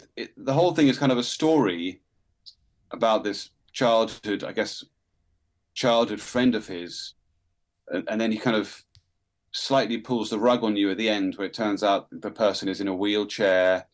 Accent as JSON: {"language": "English", "town": "Bath", "region": "South West England", "country": "United Kingdom", "tie": "born or raised there", "said": "So I grew up in Bath in the West Country."}